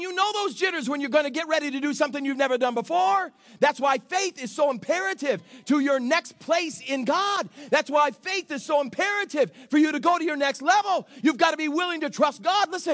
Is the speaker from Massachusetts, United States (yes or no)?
yes; Phillipston, Massachusetts, United States; And I was from Phillipston, Massachusetts. Phillipston had a town of 1,000 people. My entire class was 25 or 26 people.